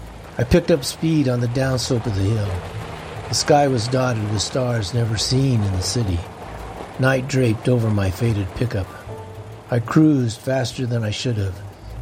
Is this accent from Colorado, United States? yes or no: yes; Florence, Colorado, United States; when I reflect on growing up in Florence, sometimes it's very idyllic. You know, it's country, it's rural, it's quiet, it's natural. We grew up along the river.